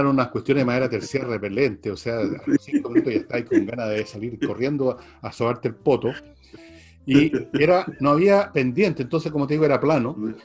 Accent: Chile; como yo y como tantos chilenos, tenemos una pyme en miniatura

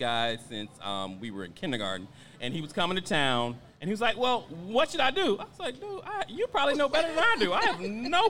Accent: Orlando, Florida, United States; now in Atlanta, United States; I'm originally from Orlando, Florida. I don't know if y'all know. Disney World.

